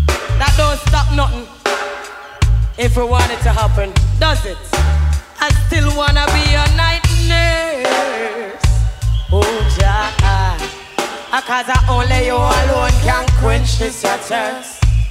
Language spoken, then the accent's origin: English; Jamaica; I'm from Jamaica and I love you.